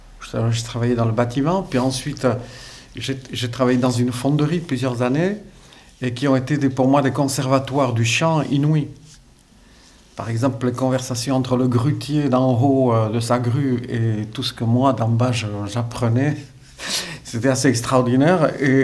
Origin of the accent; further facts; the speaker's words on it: Saint-Palais, Nouvelle-Aquitaine, France; born there; Mais moi, je suis né à Saint-Palais, où une branche de cette famille soulatine est venue s'installer. On a eu une éducation dans le village